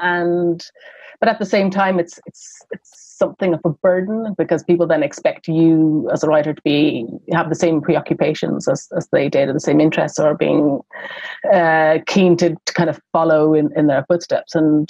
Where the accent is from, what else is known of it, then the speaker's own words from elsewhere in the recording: Ireland; I'm an Irish writer who's interested mm-hmm. in language, so therefore I kind of belong to that, the club of oddities.